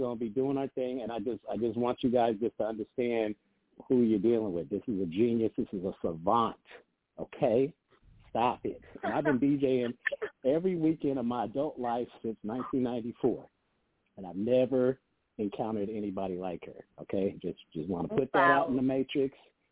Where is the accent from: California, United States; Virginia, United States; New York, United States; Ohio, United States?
California, United States; Sacramento; I'm from Sacramento, born and raised.